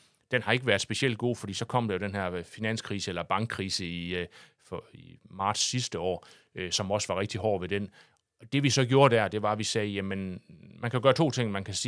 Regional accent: Ringkøbing, Central Denmark Region, Denmark; jeg kommer fra Ringkøbing, så jeg er jo ekstra stolt af, hvor godt det er gået

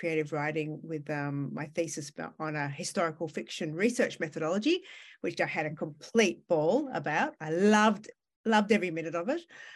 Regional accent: Australia; I'm Australian author.

